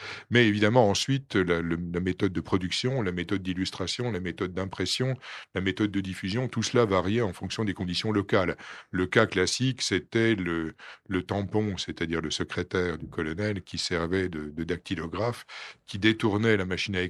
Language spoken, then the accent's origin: French; Belfort, Bourgogne-Franche-Comté, France; born there; j'en ai un exemple dans ma région natale, qui est la ville de Belfort